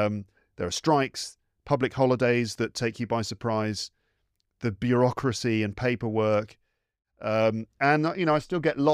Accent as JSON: {"language": "English", "region": "England", "country": "United Kingdom", "moved": "yes", "lives_now": "Paris, France", "said": "I'm from England originally. But these days I live in Paris"}